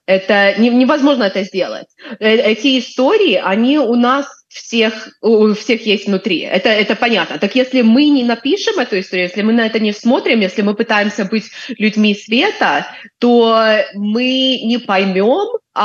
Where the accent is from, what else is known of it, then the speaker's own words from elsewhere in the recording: Brest, Brest Region, Belarus; ну, я росла в Бресте, да, так я все время гуляла по этой крепости с самого-самого детства